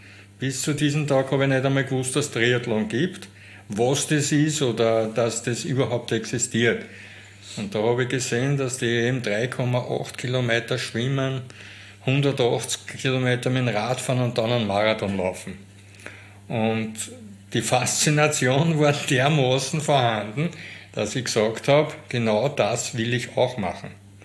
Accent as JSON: {"language": "German", "region": "Vienna", "country": "Austria", "tie": "born or raised there", "lives_now": "Bottendorf, Austria", "said": "Ich bin 58 Jahre, bin gebürtiger Wiener, wohne jetzt seit 2000 in Bottendorf in Niederösterreich."}